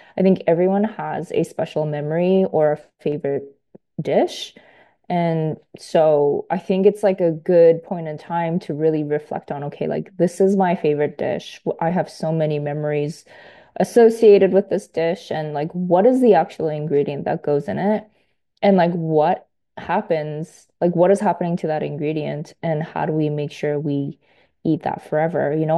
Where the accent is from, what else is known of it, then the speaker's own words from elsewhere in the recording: British Columbia, Canada; also born or lived in Halifax; Yeah, so I grew up on the West Coast. And, you know, I've always known that there's incredible fisheries out on this coast.